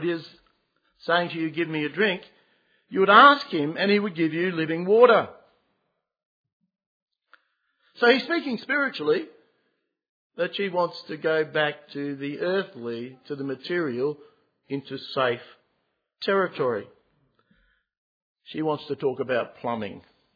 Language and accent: English; Queensland, Australia; I grew up in Queensland, and as a young guy, in my teens